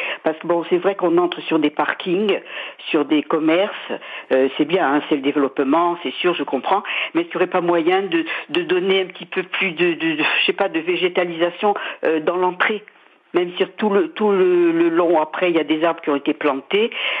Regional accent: Ajaccio, Corsica, France; j'avoue que je n'habite pas la commune, hein, je suis d'Ajaccio

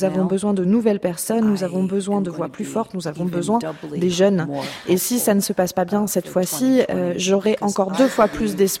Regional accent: United States; vivre aujourd'hui aux États-Unis en tant qu'Américaine

